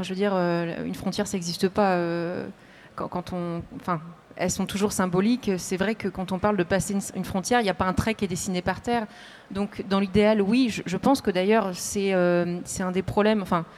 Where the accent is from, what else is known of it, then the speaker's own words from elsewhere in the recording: France; on pense en tant que Français